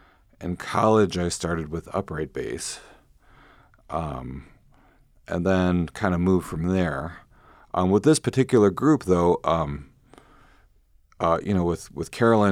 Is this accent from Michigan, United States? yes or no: yes; Detroit, Michigan, United States; born there; also born or lived in San Francisco; Well, I was born in Detroit, and I've lived in Michigan most of my life, and I lived out in San Francisco for about 7 years.